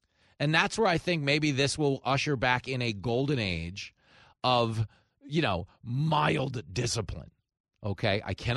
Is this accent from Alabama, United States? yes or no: no; New York, United States; Because I grew up in Nassau County.